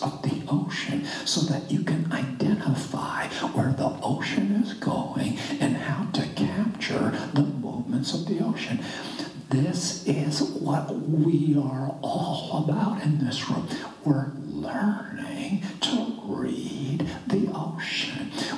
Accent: British Columbia, Canada; Pentecostal Assemblies of Canada, actually, Tom, West Coast, British Columbia. I was born in Canada. And so if you want to talk about, you know, uptight, I was not only Canadian, I'm German. You know, stock.

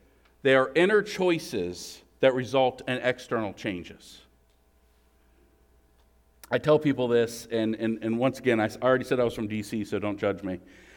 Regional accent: Maryland, United States; I'm from Maryland. I'm from the D.C. area. Please don't judge me. It's just where I was born.

